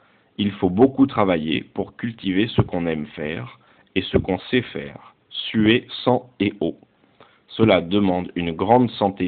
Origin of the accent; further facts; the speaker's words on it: Clermont-Ferrand, Auvergne-Rhône-Alpes, France; Je suis né à Clermont-Ferrand, dans une famille d'ingénieurs, elle-même d'origine paysanne. Le monde, pour moi, gamin, c'était la nature, les monts d'Auvergne, la Lozère, la faune et la flore.